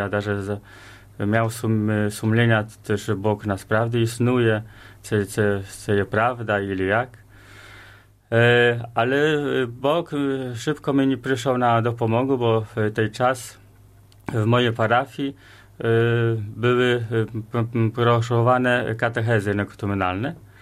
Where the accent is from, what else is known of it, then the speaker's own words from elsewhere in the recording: Rzeszów, Subcarpathian Voivodeship, Poland; Ukrainian is a second language; я сам з Польщі, з міста Рзешów